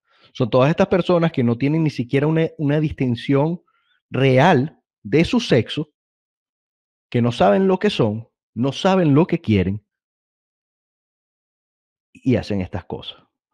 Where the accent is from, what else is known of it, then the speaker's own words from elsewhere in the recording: Venezuela; por lo menos como venezolano puedo decir que la vi, incluso la viví